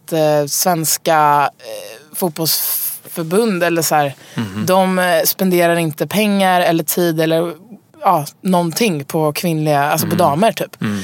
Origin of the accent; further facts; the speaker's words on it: Stockholm, Stockholm County, Sweden; also born or lived in Umeå; Stockholm är ju verkligen mitt, det här har jag vuxit upp så.